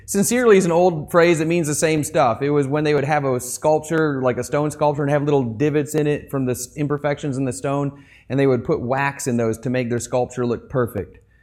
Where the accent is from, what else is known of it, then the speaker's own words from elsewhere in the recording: Flint, Michigan, United States; I grew up around Flint, Michigan. I knew a bunch of union auto workers